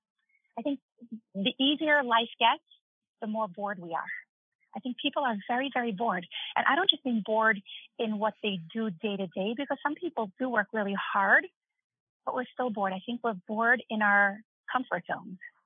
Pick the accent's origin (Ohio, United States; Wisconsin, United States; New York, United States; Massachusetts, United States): New York, United States; Brooklyn; moved away as an adult; also born or lived in Israel / Mexico City, Mexico; now in San Diego, United States; I grew up in Brooklyn, New York, in a highly concentrated Orthodox community, got married, moved to Israel, lived there for 7 years, moved to Mexico City. I lived there for 11 years. And about 2 years ago, I moved to San Diego, California.